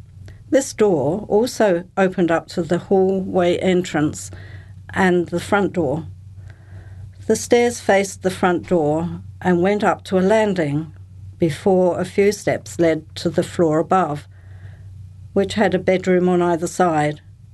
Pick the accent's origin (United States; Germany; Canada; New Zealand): New Zealand; I was from New Zealand and was born here